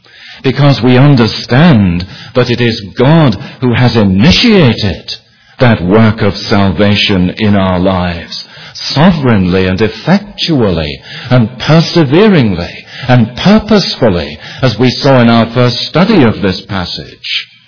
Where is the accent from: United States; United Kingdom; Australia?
United Kingdom; England; moved away; that was very current as I was growing up in England as a young Christian